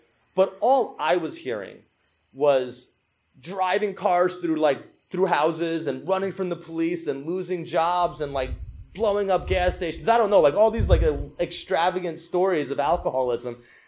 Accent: Marlboro, New Jersey, United States; I went to a rehab in my hometown in Marlboro, New Jersey.

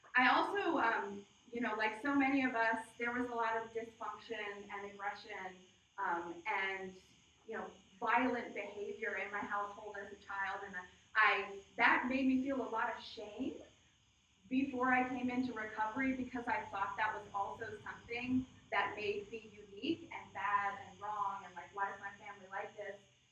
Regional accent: Wyomissing, Pennsylvania, United States; I grew up in Wyomissing, Pennsylvania. Which is about an hour from here.

